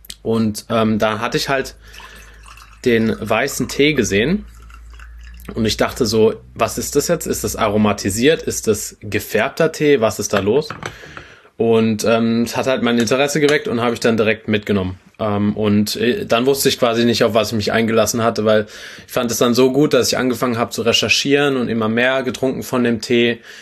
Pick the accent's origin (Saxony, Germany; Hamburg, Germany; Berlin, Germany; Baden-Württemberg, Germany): Baden-Württemberg, Germany; bin aus Nähe von Karlsruhe